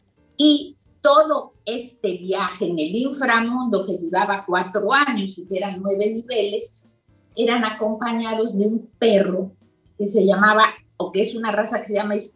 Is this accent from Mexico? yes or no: yes; Mexico; Digo estamos porque yo soy mexicana.